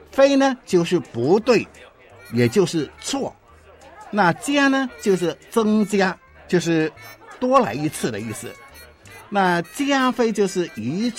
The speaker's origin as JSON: {"language": "Chinese", "region": "Kuala Lumpur", "country": "Malaysia", "said": "我不是新加坡来的，我是从吉隆坡过来的。"}